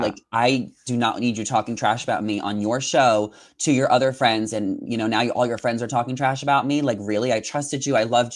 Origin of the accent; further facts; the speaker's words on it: New York, United States; Summer House I did a few years before, because I'm from Long Island.